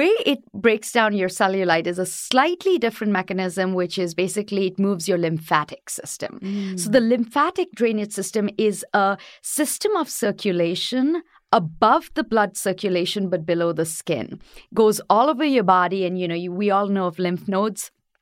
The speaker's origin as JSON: {"language": "English", "region": "northern India", "country": "India", "tie": "born or raised there", "said": "In India, in the northern part of India. A little bit, I lived a little bit away from my parents because where my parents grow, everything is very, very rural. So not very many people speak English."}